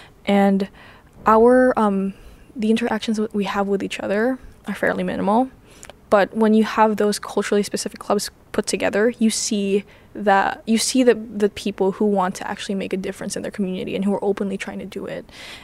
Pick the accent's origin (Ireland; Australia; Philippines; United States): Philippines; because I'm Filipino